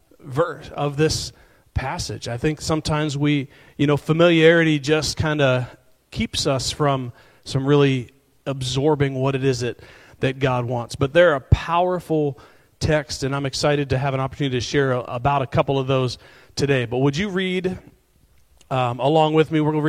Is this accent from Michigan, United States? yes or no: no; Vernon, Ohio, United States; So if you guys put that up, this is Vernon, Ohio. I know y'all think I'm from Kinsman. That's up north. That doesn't even, you know, Vernon barely shows up on the map.